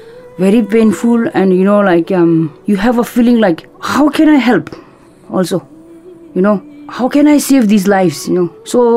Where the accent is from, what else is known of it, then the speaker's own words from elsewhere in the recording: Tibet, China; how I came from Tibet, after meeting my father for 4.5 hours after 27 years, not seeing my own mother at all, living very far from your family and friends